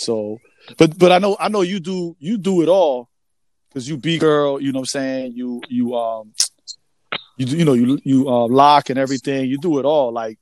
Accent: New York City, New York, United States; Growing up in New York City, we did salsa, merengue, bachata.

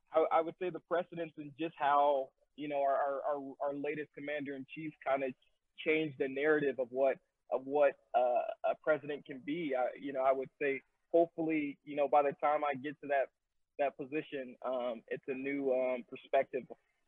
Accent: East Palo Alto, California, United States; I'm from East Palo Alto, California, and I was there for a little bit, and I seen a lot of my friends

